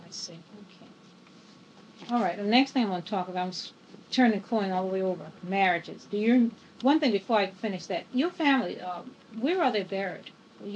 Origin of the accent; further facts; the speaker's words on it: Charleston, South Carolina, United States; born there; On the coast, I'm on the coast. I was born in Charleston, and we have a lot of customs that are not every place else.